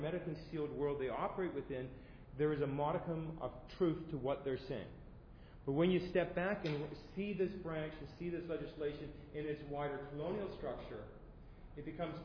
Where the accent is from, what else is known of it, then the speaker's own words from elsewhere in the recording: Prince Rupert, British Columbia, Canada; when we grew up in Rupert, we called the Superport.